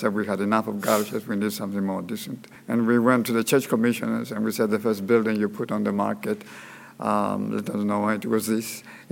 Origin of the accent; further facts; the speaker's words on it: Cyprus; That I am a Cypriot. I come from Cyprus.